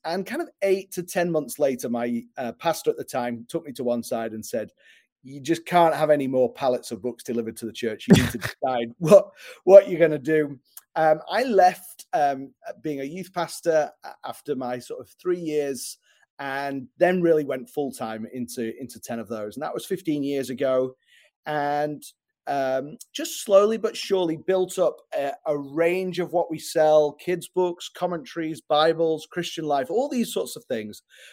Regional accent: England, United Kingdom; now in Chicago, United States; I'm from England originally, but I live in Chicago now.

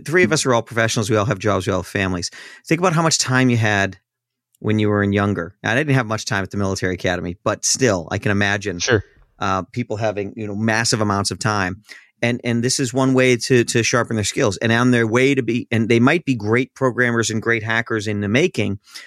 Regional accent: United States; we're American.

